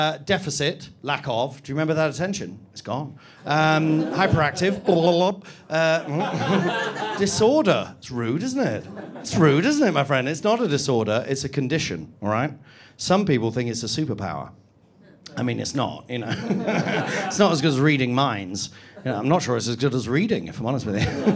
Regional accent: Nottingham, East Midlands, United Kingdom; I grew up in Nottingham in the 1980s, you know, and growing up in Nottingham in the 1980s, we didn't really believe in mental health.

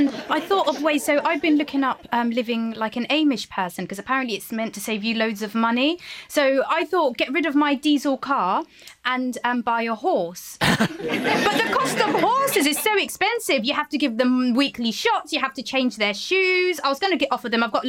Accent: Sudan; And oh my God, so I am from Sudan.

